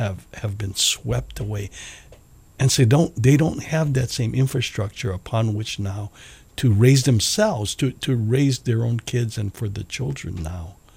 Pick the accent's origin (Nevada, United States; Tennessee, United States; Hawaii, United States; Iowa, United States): Hawaii, United States; Our experience being born and raised in Hawaii and the love we've experienced within the body of Christ here in this beautiful Isles